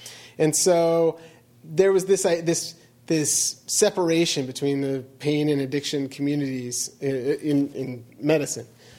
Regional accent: Coffeyville, Kansas, United States; Let's say Anna lived in a different town let's say Indiana, my hometown, Coffeyville, Kansas. And she didn't have, in the early 2000s, there was no heroin in my hometown, none.

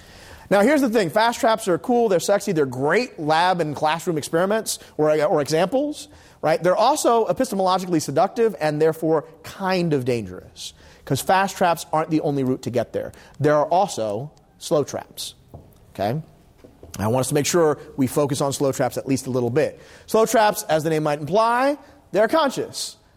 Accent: Philadelphia, Pennsylvania, United States; I'm from Philadelphia, in case that's not clear.

